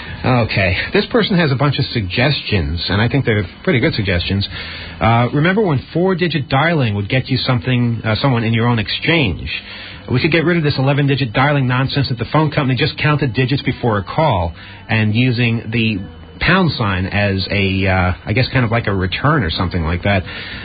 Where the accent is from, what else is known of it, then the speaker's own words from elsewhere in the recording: Brazil; I'm from Brazil.